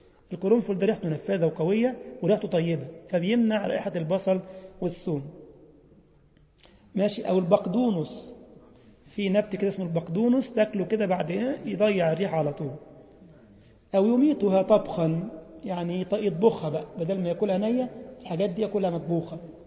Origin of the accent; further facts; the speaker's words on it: Egypt; في فلسطين ما عندكوش، او عندنا في مصر